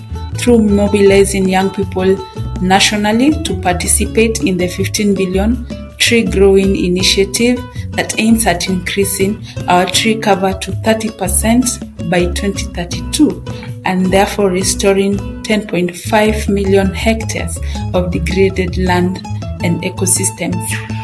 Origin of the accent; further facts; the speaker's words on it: Siaya County, Kenya; now in Nairobi, Kenya; I come from Siaya County and I currently reside in Nairobi County in Kenya.